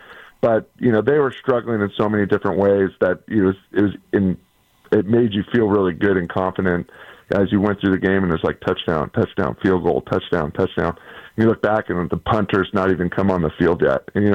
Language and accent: English; Sonoma, California, United States; I'm from Sonoma, born and raised out here in Sonoma Valley in California.